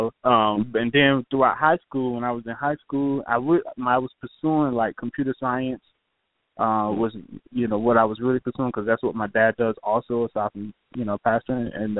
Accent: Raleigh, North Carolina, United States; now in Orlando, United States; I'm originally from North Carolina, Raleigh, the capital, so 919, the area code. But, yeah, I moved down here to Orlando.

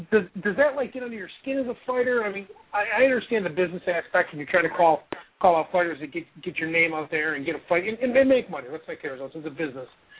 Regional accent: New York, United States; I grew up in New York, so I know him.

